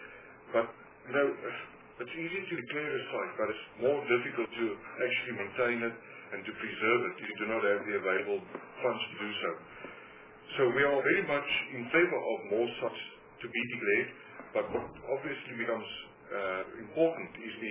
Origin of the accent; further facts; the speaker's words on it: Cape Town, Western Cape, South Africa; But I come from Cape Town, and so I would have that argument.